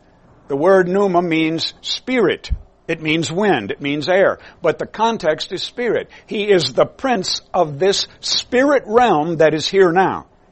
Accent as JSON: {"language": "English", "region": "Alabama", "country": "United States", "also_born_or_lived": "Ohio", "said": "Well, I come from Alabama where they make good white lightning. Although I've lived most of my life in Ohio."}